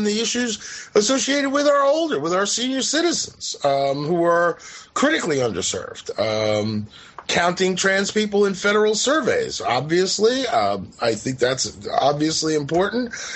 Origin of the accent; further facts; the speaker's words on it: United States; as an American myself